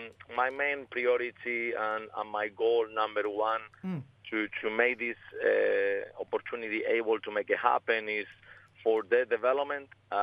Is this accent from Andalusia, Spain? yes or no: no; Madrid, Community of Madrid, Spain; now in Australia; I'm from Madrid, Spain.